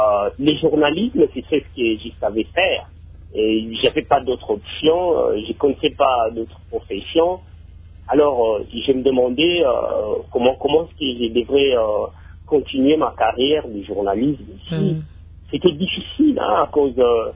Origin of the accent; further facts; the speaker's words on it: Kinshasa, DR Congo; moved away as an adult; now in London, United Kingdom; En fait, j'ai quitté le Congo, Kinshasa, en début 2001.